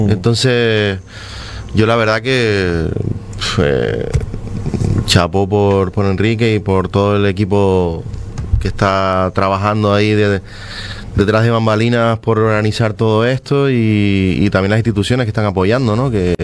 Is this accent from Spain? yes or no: yes; Puerto de la Cruz, Canary Islands, Spain; intentar llevar un poco esa idea a mi pueblo ahí en Tenerife, el Puerto de la Cruz